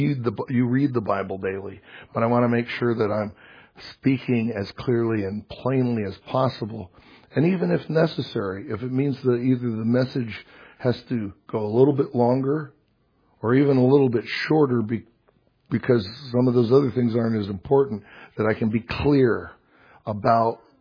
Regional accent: Alaska, United States; And they go, are you from Hawaii? No, I'm from Alaska.

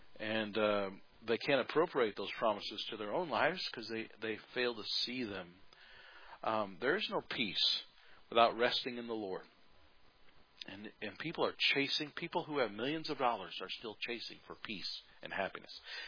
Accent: United States; I'm an American, man. I hate that idea.

